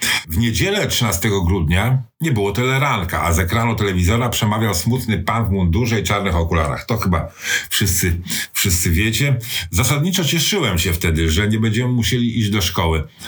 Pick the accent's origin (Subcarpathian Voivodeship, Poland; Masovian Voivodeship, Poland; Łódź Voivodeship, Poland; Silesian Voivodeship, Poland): Masovian Voivodeship, Poland; Warsaw; Urodziłem się i wychowałem na warszawskim Wrzecionie. To specyficzne osiedle, które zostało stworzone dla mieszkańców pobliskiej Huty.